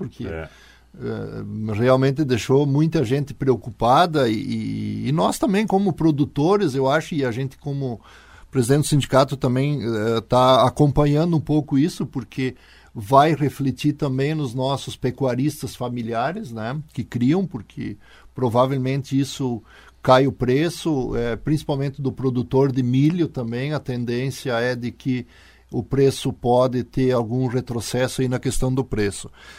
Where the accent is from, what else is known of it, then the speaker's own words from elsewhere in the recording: Brazil; mais vergonha a gente tem de dizer que a gente é brasileiro